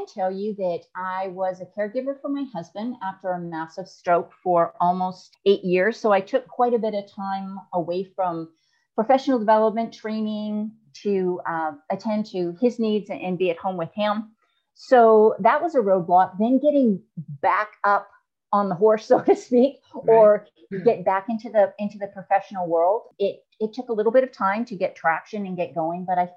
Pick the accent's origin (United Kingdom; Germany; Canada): Canada; moved away as an adult; now in United States; I am originally from Canada, so I started my business up there, then moved down here to Texas